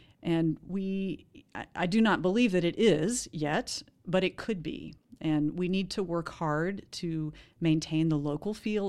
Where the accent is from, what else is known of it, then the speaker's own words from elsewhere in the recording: Atlanta, Georgia, United States; now in Asheville, United States; So I came from Atlanta, Georgia. I'm an Atlanta native, but Atlanta is a really big city.